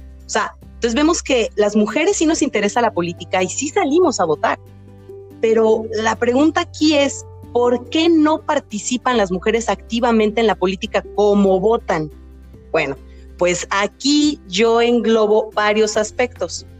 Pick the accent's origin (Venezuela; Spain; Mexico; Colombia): Mexico; Guanajuato; Yo soy originaria de Guanajuato capital